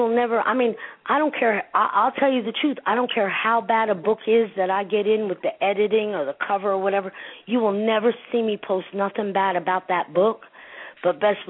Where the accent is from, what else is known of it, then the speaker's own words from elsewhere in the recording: Newark, New Jersey, United States; best believe I know where I came from. I came from Newark. I came out of jail and everything else.